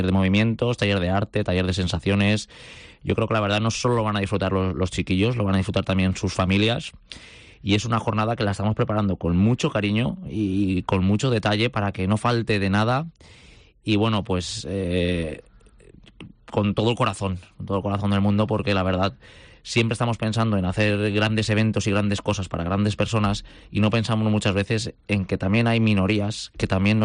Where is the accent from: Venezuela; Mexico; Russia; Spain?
Spain; Anna, Valencian Community; vengo de Agna, un pequeño pero precioso pueblo de la provincia de Valencia.